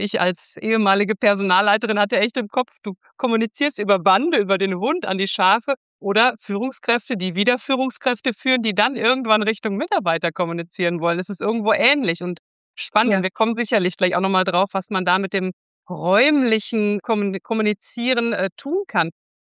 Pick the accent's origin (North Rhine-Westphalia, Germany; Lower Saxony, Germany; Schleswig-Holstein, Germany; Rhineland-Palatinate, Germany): North Rhine-Westphalia, Germany; Unna; born there; ich bin auch in Unna geboren, das haben wir gerade schon festgestellt.